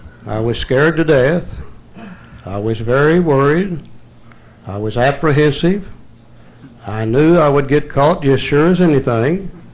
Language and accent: English; Tulsa, Oklahoma, United States; born there; I was born in Tulsa, Oklahoma too.